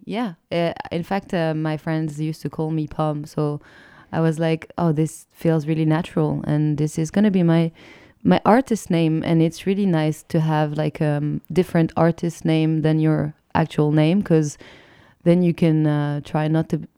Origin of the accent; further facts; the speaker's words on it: Lyon, Auvergne-Rhône-Alpes, France; English is a second language; I started playing shows in pubs when I was like 16 in Lyon, in my hometown, which is like the second biggest city of France, Lyon.